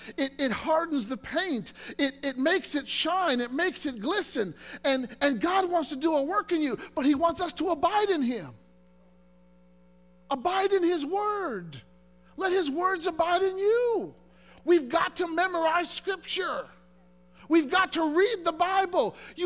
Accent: Illinois, United States; You know, years ago, when I was growing up in Illinois, friends of mine and I, we would go to this ceramic place

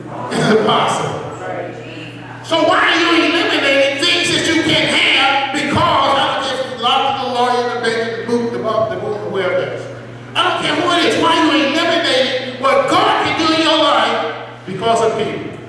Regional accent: the South, United States; I'm from South and say, well, Lord, y'all be there.

